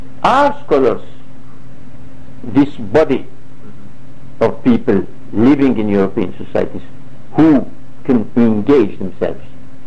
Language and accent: English; Algeria; English is a second language; Like me, I come from Algeria, jumping like this one did.